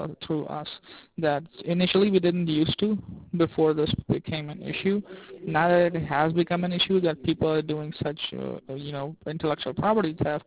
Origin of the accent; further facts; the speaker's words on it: Rockford, Illinois, United States; Personally, I am from Illinois, Rockford.